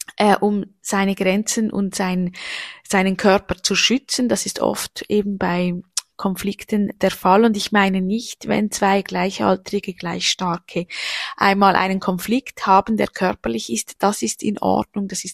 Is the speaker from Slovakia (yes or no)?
no; Switzerland; bei uns in der Schweiz sagt man Türen schlätzen